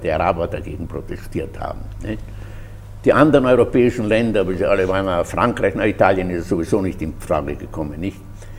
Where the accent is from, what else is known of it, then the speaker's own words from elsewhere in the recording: Salzburg, Austria; bin kein gesittetes Wiener Bürgerkind geworden, sondern ein Salzburger Fahrradwildling und Skiwildling. Ja. Ich bin aufgewachsen in Salzburg, meine ganze Schulzeit in Salzburg gemacht.